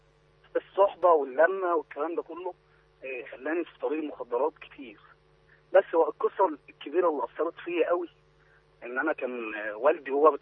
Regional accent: Mansoura, Dakahlia, Egypt; انا من المنصوره

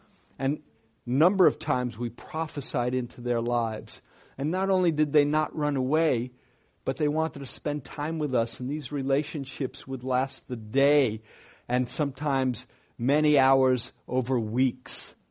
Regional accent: Brooklyn, New York, United States; when I was a Jewish boy growing up in Brooklyn, New York.

